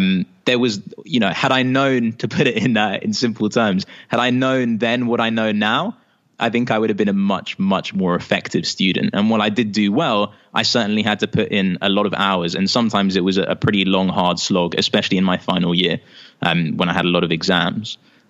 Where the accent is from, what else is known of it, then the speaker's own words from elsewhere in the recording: London, United Kingdom; I grew up in London, here in the UK.